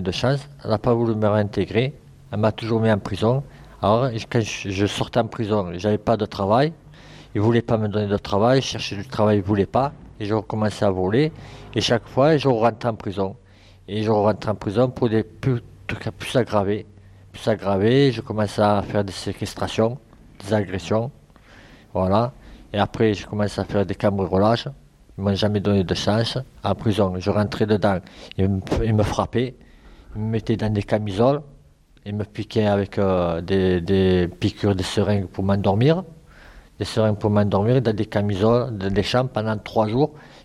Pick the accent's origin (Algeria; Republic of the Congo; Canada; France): France; Marseille, Provence-Alpes-Côte d'Azur; born there; moi je suis né ici … Je suis venu ici à l'âge de. Je suis né ici à Marseille.